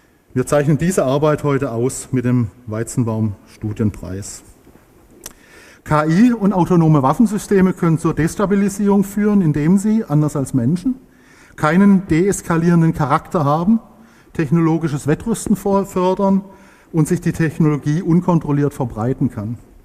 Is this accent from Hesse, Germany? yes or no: yes; Frankfurt am Main, Hesse, Germany; ich komme aus Frankfurt am Main.